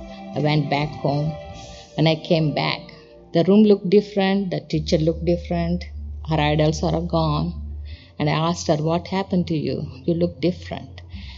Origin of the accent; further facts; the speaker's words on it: India; English is a second language; I'm from India. I born in a very orthodox family, very strict.